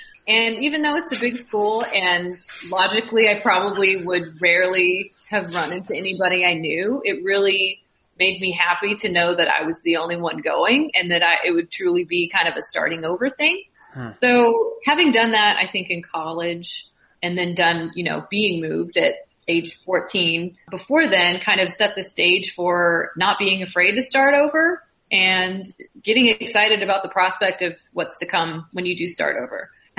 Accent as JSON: {"language": "English", "town": "Houston", "region": "Texas", "country": "United States", "tie": "born or raised there", "said": "I have to say, I grew up in Houston, Texas, where it is like a swamp right now."}